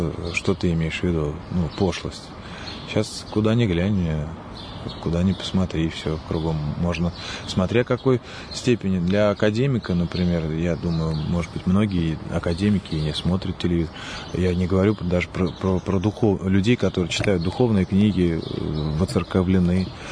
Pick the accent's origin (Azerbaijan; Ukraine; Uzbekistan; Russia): Russia; Astrakhan, Astrakhan Oblast; now in Moscow, Russia; Я, поскольку сам из Астрахани